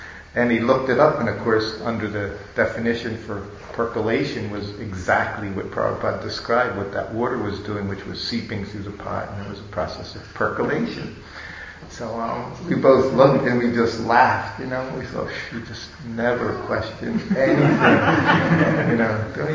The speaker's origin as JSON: {"language": "English", "country": "United States", "tie": "born or raised there", "said": "See, when we grew up in America, we knew one thing."}